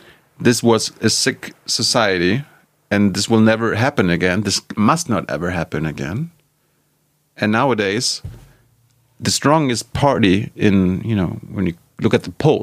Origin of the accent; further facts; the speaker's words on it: East Germany, Germany; I'm from East Germany, former East Germany, and you grow up with your teachers